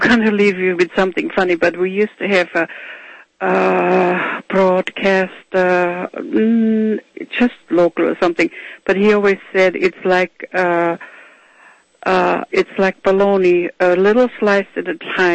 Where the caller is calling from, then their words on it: Illinois, United States; Yeah, I'm calling from Illinois.